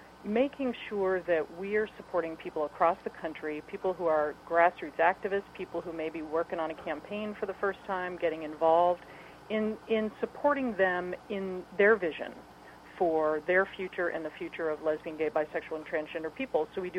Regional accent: Denver, Colorado, United States; when I was 16 years old, growing up in Denver, Colorado, and coming out as a young lesbian in Colorado

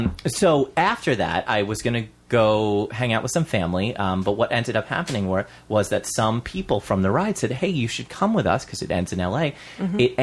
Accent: Vermont, United States; I'm like, oh, I'm Vermont. Oh, is that near San Francisco? No, it's actually a state. It is. On the other side of the country.

